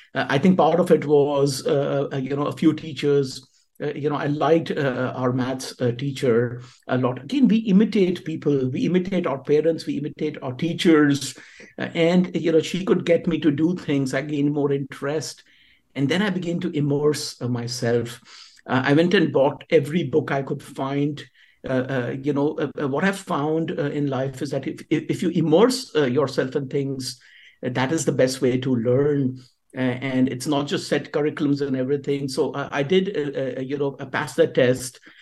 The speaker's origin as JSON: {"language": "English", "country": "India", "tie": "born or raised there", "said": "But then, growing up in India, and India is again very different."}